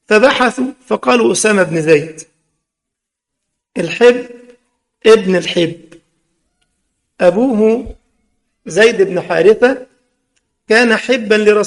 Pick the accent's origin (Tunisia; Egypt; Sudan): Egypt; بنقولها إحنا كده مثل عندنا في مصر